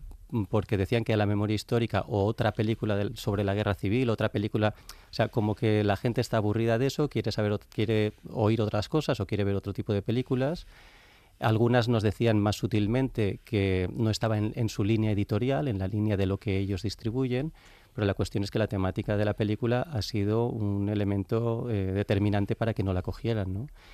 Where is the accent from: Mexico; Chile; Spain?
Spain; Valencian Community; first language Valencian; yo estoy acostumbradísimo a utilizar las dos lenguas, ¿no? Y hablar en valenciano, que es mi lengua materna.